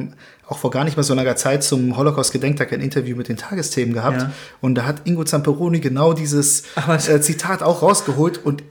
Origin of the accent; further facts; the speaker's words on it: Berlin, Germany; Denn ich bin in Berlin aufgewachsen, ich bin wie du und ich, und selbst wenn ich ein Stück Stoff jetzt auf dem Kopf trage